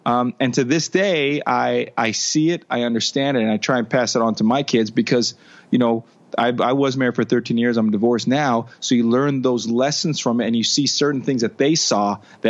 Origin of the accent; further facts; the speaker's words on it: Los Angeles, California, United States; Yeah, so I grew up in Los Angeles. I have one younger sister, but there's 10 of us. So my mom had had 8 kids in the Philippines.